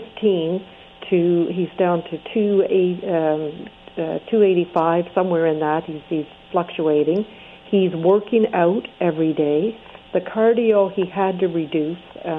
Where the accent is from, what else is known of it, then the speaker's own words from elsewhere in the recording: Canada; I'm the Canadian who handed out your books in a hospital and got kicked out 3 times.